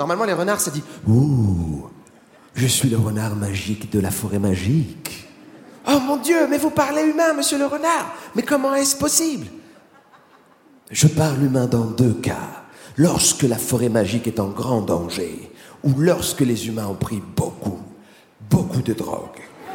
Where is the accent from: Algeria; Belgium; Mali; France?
France; je suis français